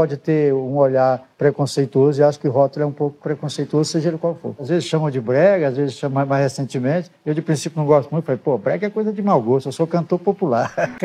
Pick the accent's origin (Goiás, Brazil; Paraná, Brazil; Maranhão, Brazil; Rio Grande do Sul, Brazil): Goiás, Brazil; Morrinhos; Nasci em Morrinhos, eu sou filho de pequenos agricultores lá de Morrinhos.